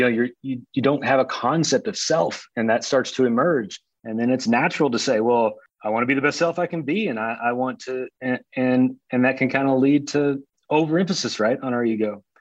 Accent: Cincinnati, Ohio, United States; in my hometown of Cincinnati, Ohio, because it's a great city and people deserve to see it.

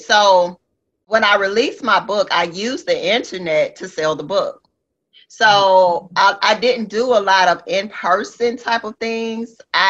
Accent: Atlanta, Georgia, United States; You know, I mean, I'm from Atlanta. He's from Atlanta. So when I saw him, I was like, okay. So, you know, I have a real, you know, just that Atlanta flavor, first of all.

